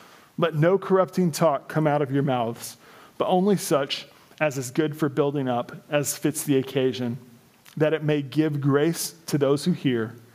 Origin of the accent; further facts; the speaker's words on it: Illinois, United States; born there; I'm like, born in Illinois, grew up